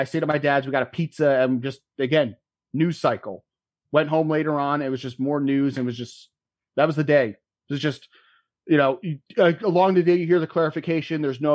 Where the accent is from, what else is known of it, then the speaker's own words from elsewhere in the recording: United States; Like, do I care enough as an American about these people?